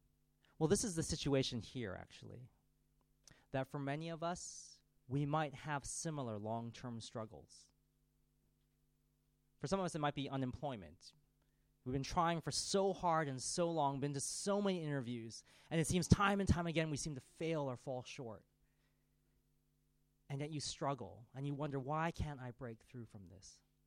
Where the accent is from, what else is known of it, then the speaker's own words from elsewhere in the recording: United States; I'm American. That's how we think.